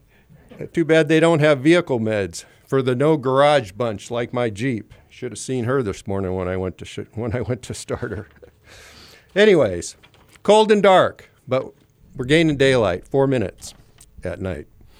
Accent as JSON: {"language": "English", "town": "Fairbanks", "region": "Alaska", "country": "United States", "tie": "born or raised there", "said": "Back in the day, before they had plug-ins for cars, as I grew up in Fairbanks"}